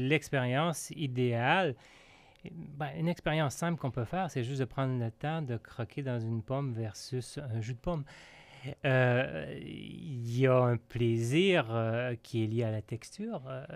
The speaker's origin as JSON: {"language": "French", "region": "Quebec", "country": "Canada", "tie": "born or raised there", "said": "moi, j'ai été élevé en Gaspésie, je l'ai dit tantôt"}